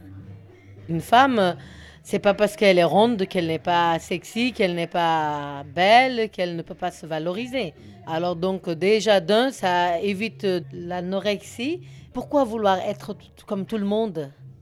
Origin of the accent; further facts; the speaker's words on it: Limay, Île-de-France, France; nous sommes de la deuxième génération née au Sénégal. Je parle plus Wolof que le Cap-Verdien. Tous ceux qui sont là viennent de Mantes-la-Jolie, du Val-Forêt. Moi, je viens de Limay